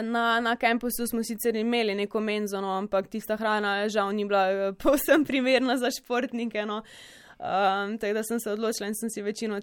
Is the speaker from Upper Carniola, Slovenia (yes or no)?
no; Mozirje, Savinja, Slovenia; glede na to, da prihajam iz Mozirja, v šolo sem hodila v Celje, v srednjo šolo